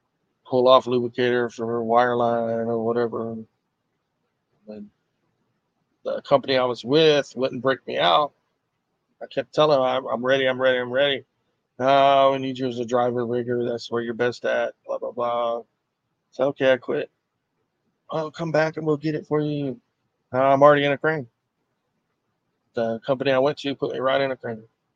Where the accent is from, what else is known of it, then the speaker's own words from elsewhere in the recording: Florida, United States; I grew up in Florida. It's a delicacy there. It's a staple for Floridians.